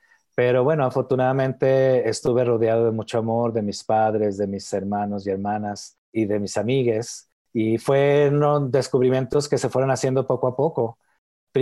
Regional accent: Mexicali, Baja California, Mexico; born there; nací en la frontera, en Mexicali, Baja California. Pues un lugar de frontera es un lugar donde se cruzan los muros, un lugar donde estás aquí y estás allá, pero a veces no estás ni aquí ni allá.

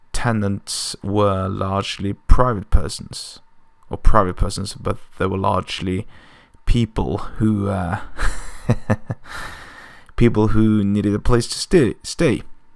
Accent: Norway; I am from Norway.

